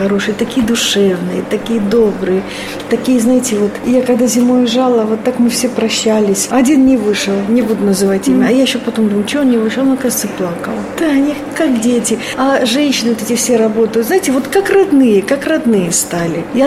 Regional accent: Georgia; moved away; Вот я там 20 лет, я там чужая, потому что я с Грузии, потому что я грузинка

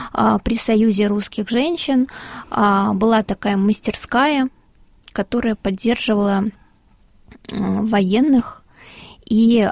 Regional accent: Krasnodar Krai, Russia; мне они вообще очень близки моему сердцу, потому что я выросла на Кубани

